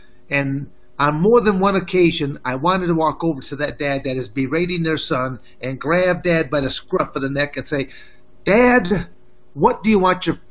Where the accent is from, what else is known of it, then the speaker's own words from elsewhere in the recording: Montrose, Michigan, United States; Well, basically, I'm born and raised in the state of Michigan. I went originally in the Montrose, New Lothrop areas is where basically I spent probably most of my childhood.